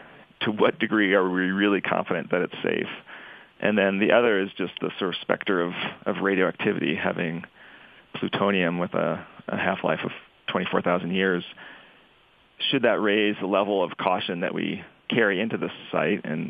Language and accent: English; Boulder, Colorado, United States; I grew up in Boulder with the protests going on